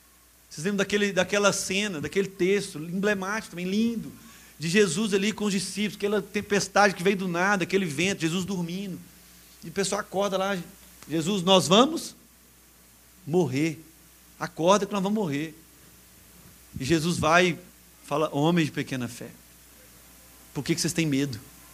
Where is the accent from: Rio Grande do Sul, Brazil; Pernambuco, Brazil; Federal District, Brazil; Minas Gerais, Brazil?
Minas Gerais, Brazil; Timóteo; eu sou lá de Timóteo, para quem não sabe